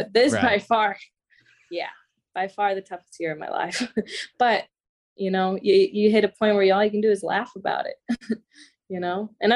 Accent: Florida, United States; I love the sea. I love the ocean. And I'm from Florida.

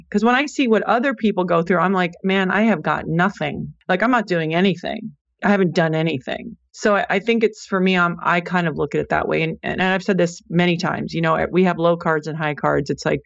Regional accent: Saint Thomas, U.S. Virgin Islands; But because I grew up in the Caribbean, I dabbled a little bit in volleyball my 10th grade year. But organized sports back then, you know, on St. Thomas, it wasn't like, oh, you know, you could do something with this.

